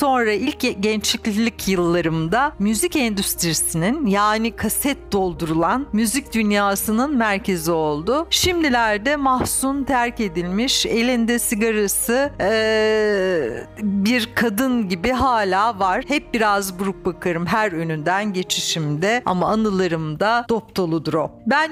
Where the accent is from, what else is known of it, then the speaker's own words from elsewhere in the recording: Ankara, Turkey; now in Istanbul, Turkey; Ben Ankaralıyım aslen. İstanbul'a çok geç geldim.